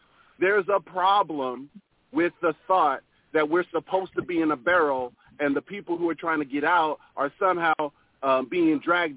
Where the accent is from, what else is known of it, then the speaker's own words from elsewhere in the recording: Pacific Northwest, United States; accent: proper; Now, I'm from the Pacific Northwest. I speak with a very proper accent.